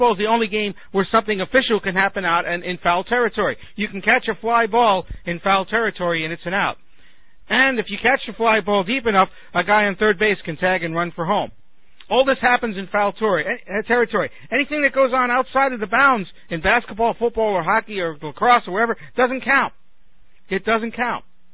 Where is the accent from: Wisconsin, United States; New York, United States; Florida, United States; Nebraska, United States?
New York, United States; Brooklyn; I grew up with it. I grew up in Brooklyn, where baseball was not so much of a sport as it was a religion.